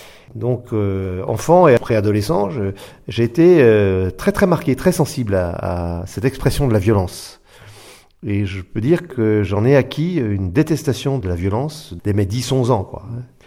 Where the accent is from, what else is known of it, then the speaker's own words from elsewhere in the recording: Lyon, Auvergne-Rhône-Alpes, France; je suis né à Lyon en 1950 et j'ai grandi dans une famille de petite classe moyenne dans le quartier populaire de la Guillotière